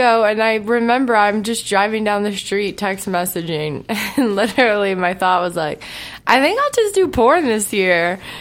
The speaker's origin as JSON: {"language": "English", "country": "Switzerland", "tie": "born or raised there", "also_born_or_lived": "Houston, Texas, United States", "said": "I'm originally from, I was born in Houston, Texas, and I claim Houston as like my home base, but I was raised in Switzerland."}